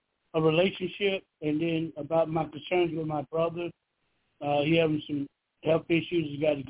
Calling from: Georgia, United States

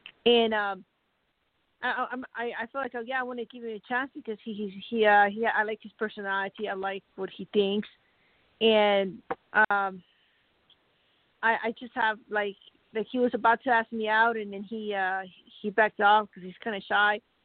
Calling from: Arizona, United States

